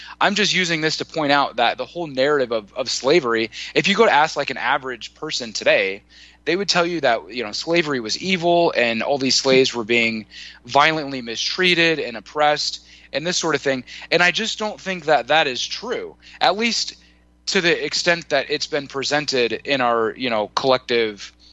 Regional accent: United States; that's totally been my experience living and growing up in America, and I've lived like all over the country

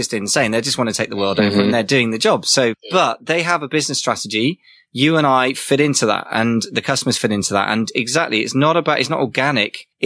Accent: England, United Kingdom; I mean, you know, I'm terribly English kind of guy

